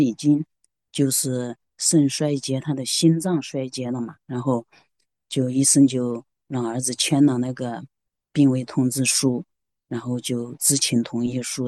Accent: Xinjiang, China; 就是整个就和我们新疆人喝的那个奶茶是一模一样的颜色

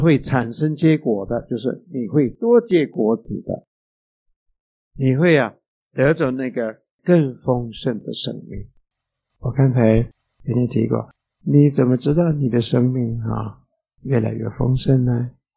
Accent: China; 这个树，我们中国人会用这个，有一种说法叫摇钱树，是吧？

